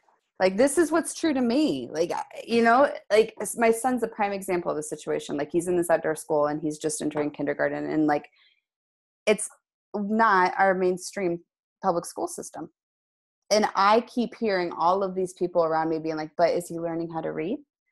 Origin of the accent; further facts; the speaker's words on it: Midwest, United States; I mean, you know, I was raised in the Midwest. And for anybody else that's ever been raised in the Midwest, there was a lot of overarching themes there of like, you just keep your mouth quiet.